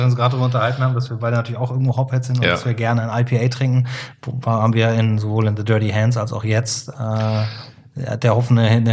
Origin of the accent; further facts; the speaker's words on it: Cologne, North Rhine-Westphalia, Germany; Als Kölner war das so.